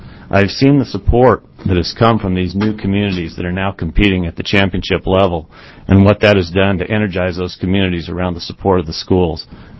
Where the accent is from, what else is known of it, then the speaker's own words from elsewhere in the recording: Pleasant Hill, Oregon, United States; I'm listed as a Eugene resident. I'm actually not. I'm from Pleasant Hill, which is a 4A school.